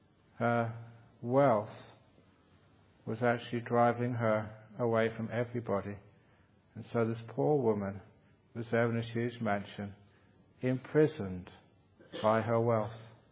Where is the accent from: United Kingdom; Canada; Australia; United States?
United Kingdom; England; And being English, I have to be polite. It's in my genes.